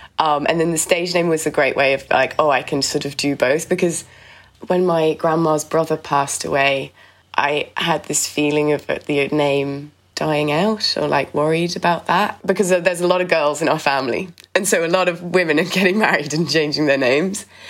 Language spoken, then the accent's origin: English; United Kingdom; Like, I just realized slowly, like, oh my God, I'm such a Brit.